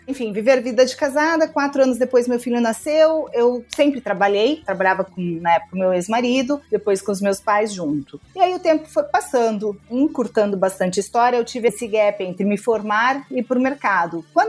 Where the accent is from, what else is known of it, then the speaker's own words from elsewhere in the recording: Porto Alegre, Rio Grande do Sul, Brazil; now in São Paulo, Brazil; Veio para São Paulo primeiro, nós duas somos de Porto Alegre, a gente veio para São Paulo